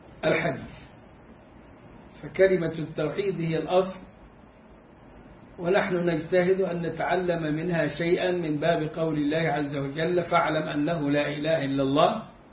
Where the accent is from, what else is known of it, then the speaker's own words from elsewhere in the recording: Egypt; إذا كنا إحنا دلوقتي الفجر عندنا في مصر العصر